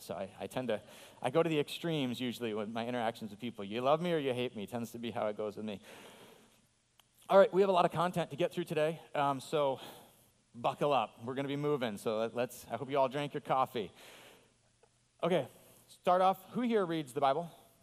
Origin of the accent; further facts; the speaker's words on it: Fort Ann, New York, United States; now in Papua New Guinea; I was born and raised in Fort Ann, New York, just an hour north of here, a small little town.